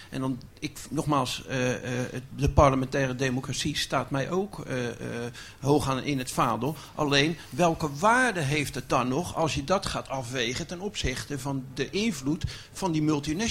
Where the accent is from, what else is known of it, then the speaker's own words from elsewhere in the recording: Westland, South Holland, Netherlands; Ik kom uit het Westland vandaan. Dus we hebben heel veel met energie te maken.